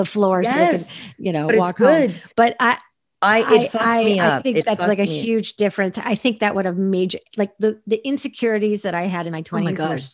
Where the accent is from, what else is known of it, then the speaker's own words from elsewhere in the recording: East Coast, United States; The only LA that I knew growing up on the East Coast, like the only LA you saw was, you know, the OJ situation.